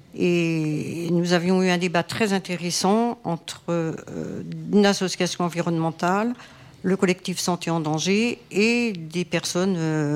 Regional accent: Martinique; Moi, je viens de Martinique.

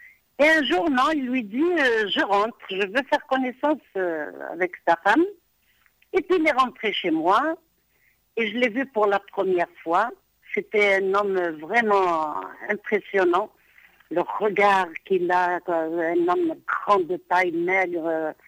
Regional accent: Béjaïa, Béjaïa Province, Algeria; Moi, je suis originaire de Bougie, donc j'habitais Bjaïa.

